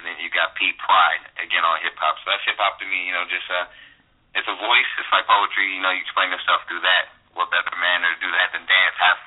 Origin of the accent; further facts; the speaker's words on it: Oakland, California, United States; I'm from the Bay Area. I'm from Oakland.